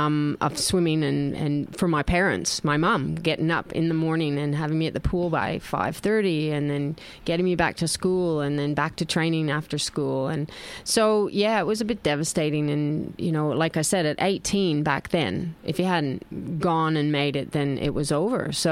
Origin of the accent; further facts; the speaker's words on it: Canada; being Canadian, we tend to follow what the Americans do.